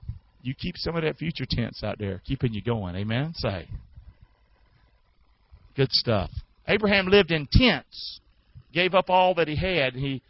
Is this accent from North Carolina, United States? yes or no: yes; Rockingham, North Carolina, United States; now in Englewood, United States; I'm a pilgrim, guys. I'm from Rockingham. I'm in a strange land down here in Englewood, Florida. Got sand in my shoes now. Are you kidding me? I come from the sticks.